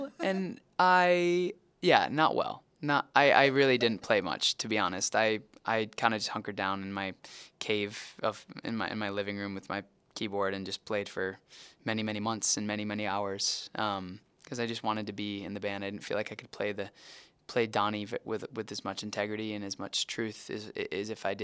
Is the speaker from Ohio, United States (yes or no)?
yes; Cleveland, Ohio, United States; I'm from Cleveland.